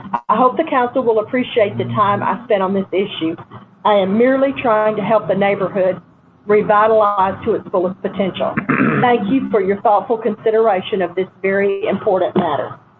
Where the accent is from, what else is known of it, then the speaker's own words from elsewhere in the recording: Texas, United States; I was raised in East Texas and have been part of the BCS community since 2001